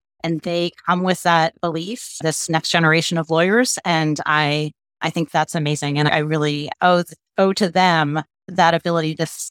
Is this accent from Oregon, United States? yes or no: no; Maryland, United States; They settled in Maryland. So I grew up in Maryland.